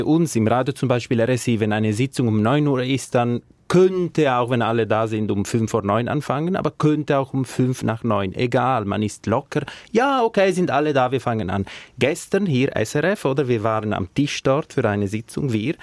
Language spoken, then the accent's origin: German; Ticino, Switzerland; weil ich zum Beispiel bin Tessiner, bin im Süden aufgewachsen